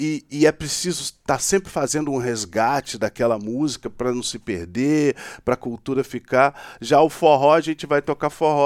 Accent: Brazil; Nós que somos brasileiros somos suspeitos para falar, né?

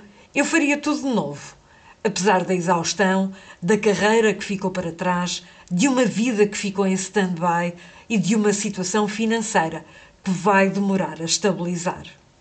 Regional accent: Figueira da Foz, Centro, Portugal; tenho 47 anos, sou da Figueira da Foz

